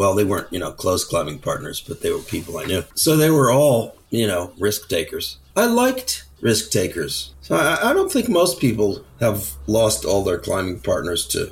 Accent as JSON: {"language": "English", "region": "New York", "country": "United States", "tie": "born or raised there", "said": "I grew up outside of New York."}